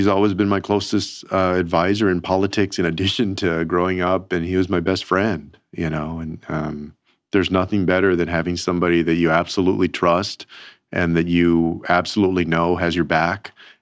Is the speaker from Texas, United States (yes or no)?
yes; Texas, United States; And I think when Joaquin and I were growing up in Texas, they still use the word Hispanic a lot.